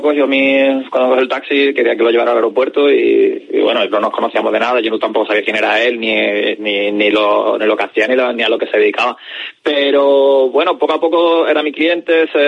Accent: Cádiz, Andalusia, Spain; Bueno, soy de Cádiz.

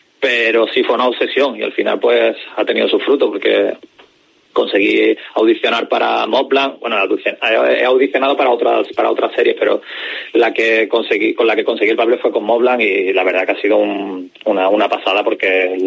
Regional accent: Cádiz, Andalusia, Spain; Bueno, soy de Cádiz.

